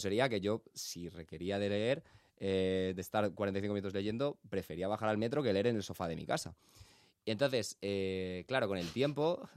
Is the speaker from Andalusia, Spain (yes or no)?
no; Madrid, Community of Madrid, Spain; Yo soy de Madrid y yo estudiaba en la Universidad Carlos III, en Getafe.